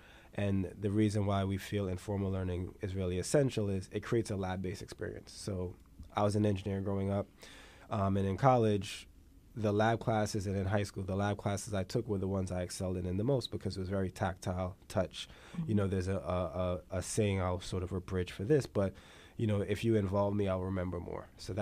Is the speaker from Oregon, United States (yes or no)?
no; Brooklyn, New York, United States; also born or lived in Saint Vincent and the Grenadines; I was born in St. Vincent and the Grenadines, grew up in Brownsville, Brooklyn, and was raised as a Rastafarian and still a Rastafarian.